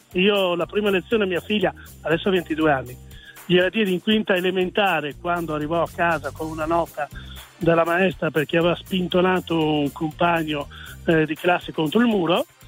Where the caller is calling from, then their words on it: Udine, Friuli-Venezia Giulia, Italy; Siamo da Udine, buona giornata a tutti.